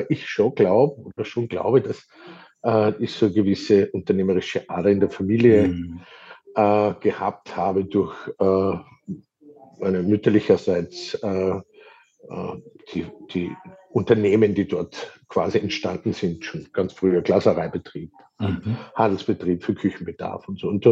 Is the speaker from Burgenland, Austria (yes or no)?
no; Hallein, Salzburg, Austria; Ich komme aus Hallein, im schönen Salzburger Land, nicht unweit von deinem Ort